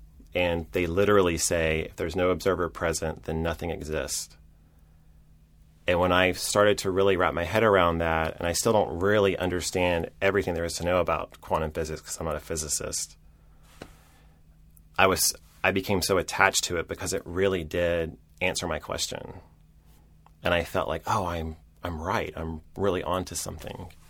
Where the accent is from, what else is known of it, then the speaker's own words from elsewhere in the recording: Georgia, United States; also born or lived in East Point; of the two Walt Hall Fellows that are originally from Georgia, and I might be wrong about that, but I was born in East Point, just south of the airport, and I was raised in Clayton County and Henry County, just right by the airport.